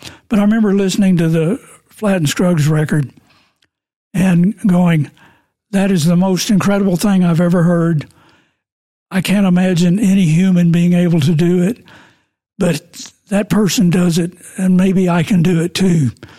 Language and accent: English; Norman, Oklahoma, United States; Well, I'm from Norman, Oklahoma, and the store was called Mike Ritchie's Guitar Center.